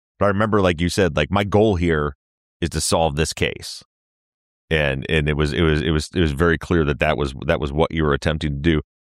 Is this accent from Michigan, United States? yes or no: yes; Michigan, United States; So I was the first thing I noticed is how different Michigan, my home state, is in as far as their security.